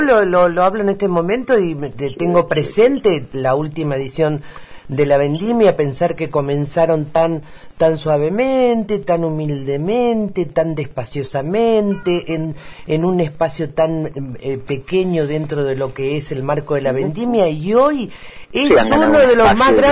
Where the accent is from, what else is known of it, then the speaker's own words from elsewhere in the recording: Mendoza, Argentina; como una mendocina